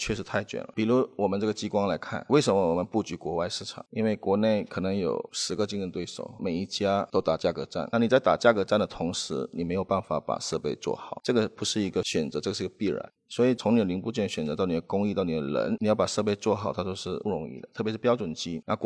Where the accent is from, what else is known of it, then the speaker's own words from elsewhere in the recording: Malaysia; now in China; 因为我本身是马来西亚人，